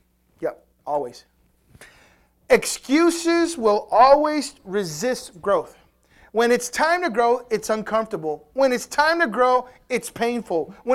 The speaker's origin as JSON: {"language": "English", "town": "Houston", "region": "Texas", "country": "United States", "said": "I'm from Houston, amen."}